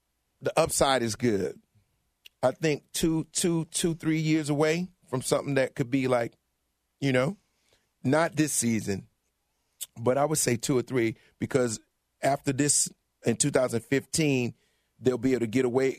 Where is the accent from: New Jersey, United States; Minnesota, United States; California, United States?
New Jersey, United States; We connected because we're both from Jersey